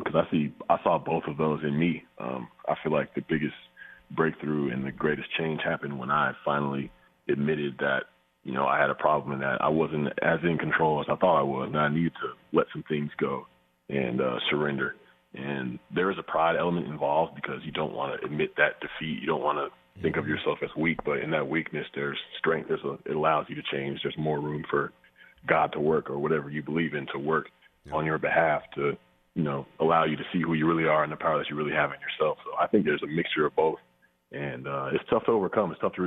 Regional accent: Atlanta, Georgia, United States; I grew up in Atlanta, Georgia, but my dad was born in Queens and lived in New York, and so we moved here. I grew up here.

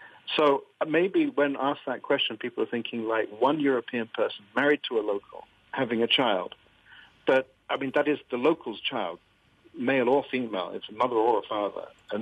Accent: England, United Kingdom; moved away as an adult; now in Malaysia; And I was born here in Malaysia, but we left when I was about 4 or 5 years old, and then I to England, came back when I was about 24, 25. I've never felt not Malaysian.

